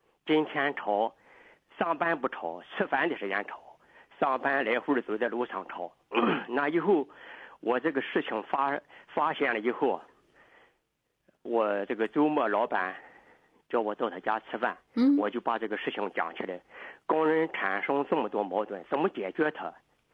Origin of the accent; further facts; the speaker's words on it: China; 老板是我们中国人，我是中国人，在其他的都是外国人。